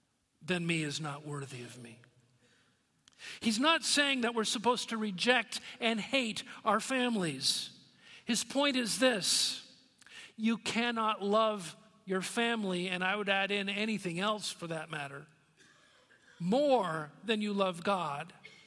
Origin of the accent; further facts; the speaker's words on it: Keene, New Hampshire, United States; I grew up in New Hampshire. New Hampshire is known as a spiritually cold place. … were upstanding citizens in the town of Keene, New Hampshire, but we were not church-going followers of Christ.